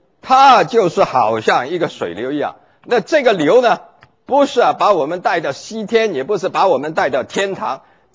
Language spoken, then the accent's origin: Chinese; China; 我们中国人